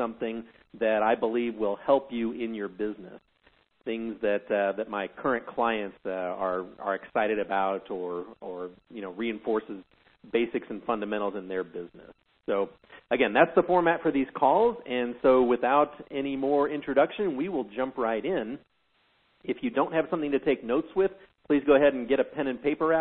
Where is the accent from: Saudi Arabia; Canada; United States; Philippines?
United States; Missouri; moved away as an adult; now in Germany; I'm from Missouri.